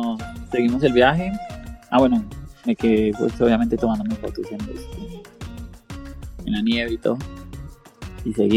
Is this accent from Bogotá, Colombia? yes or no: yes; Bogotá, Colombia; ¿y de dónde eres? Y yo, no, de Bogotá.